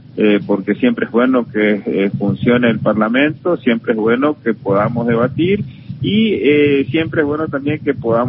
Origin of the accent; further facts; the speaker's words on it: General San Martín, Chaco, Argentina; mi querido General San Martín, que es mi patria chica, que es donde viví, crecí